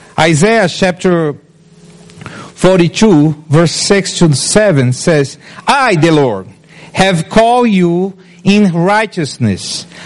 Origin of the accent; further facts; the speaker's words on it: Brazil; Everybody knows here I'm from Brazil, but if you don't know, I'm from Brazil, okay?